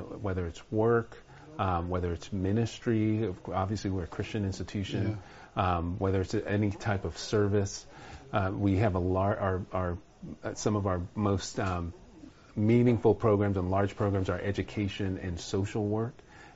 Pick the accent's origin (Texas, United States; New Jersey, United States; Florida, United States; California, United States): California, United States; also born or lived in New York; So I was born in New York, but grew up in Southern California. So I can consider SoCal my home.